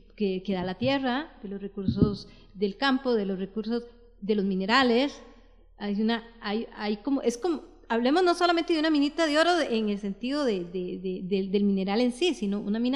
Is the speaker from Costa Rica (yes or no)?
yes; San José, Costa Rica; born there; yo nací en San José, soy de provincia, no soy de áreas rurales ni nada por el estilo.